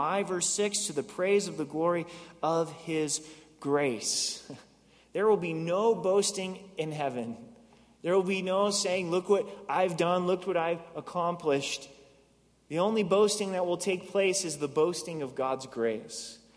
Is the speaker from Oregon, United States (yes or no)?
yes; Oregon, United States; And many of you know I grew up in Oregon.